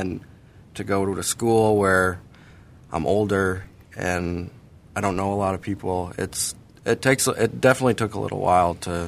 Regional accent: Greenville, Michigan, United States; Greenville, originally.

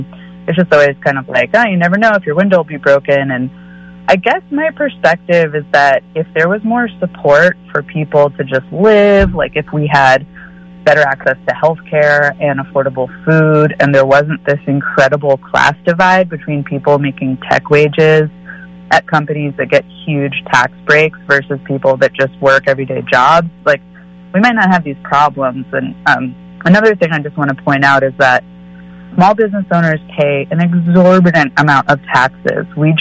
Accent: San Francisco, California, United States; I just think that the Bay Area in general, I grew up in San Francisco, and I've just seen the city get turned over to millionaires

